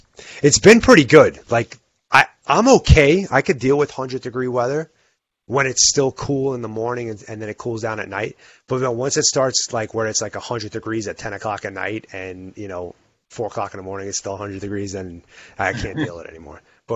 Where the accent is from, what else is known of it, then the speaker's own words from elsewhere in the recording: New York, United States; now in Utah, United States; No, I like Utah. I definitely enjoy four seasons. I mean, I came from New York, so I had four seasons, and it was definitely a change.